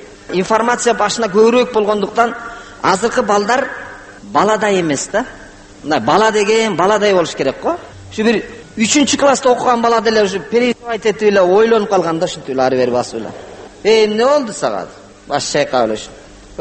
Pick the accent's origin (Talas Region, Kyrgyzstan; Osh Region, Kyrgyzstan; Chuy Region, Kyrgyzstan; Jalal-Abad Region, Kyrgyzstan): Jalal-Abad Region, Kyrgyzstan; Ошондон кийин келип туруп, Жумгалдан болом.